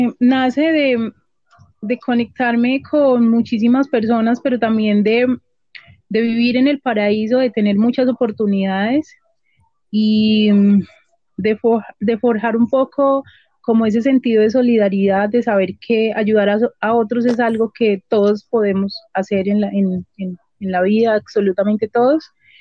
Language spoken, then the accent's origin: Spanish; Pereira, Risaralda, Colombia; yo soy una pereirana de la montaña, hija de un biólogo del Pacífico y de una diseñadora de modas de Cartagena de Indias.